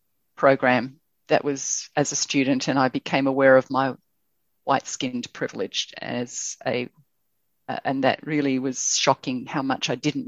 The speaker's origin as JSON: {"language": "English", "country": "Australia", "said": "One thing that I really appreciate about being Australian and the upbringing I have"}